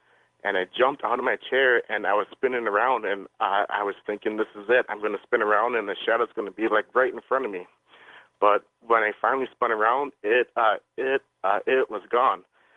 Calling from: Wisconsin, United States; I'm from Wisconsin.

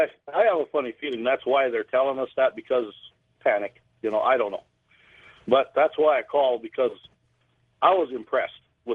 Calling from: Lewistown, United States; I'm calling here from Lewistown.

